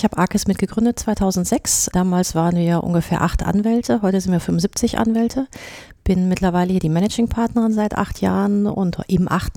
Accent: Hagen, North Rhine-Westphalia, Germany; Ja, ich komme aus Hagen

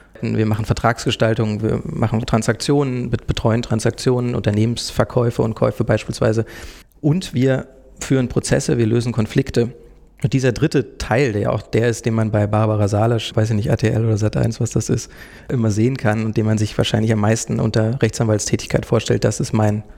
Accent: Berlin, Germany; Ich komme aus Berlin, also ich bin in Berlin aufgewachsen und habe an der Humboldt-Uni studiert.

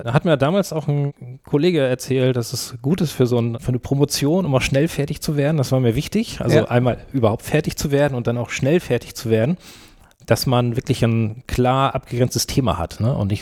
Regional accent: Schleswig-Holstein, Germany; born there; now in Hamburg, Germany; Ich komme tatsächlich gebürtig aus Schleswig-Holstein, ja, aus der Nähe von Kiel

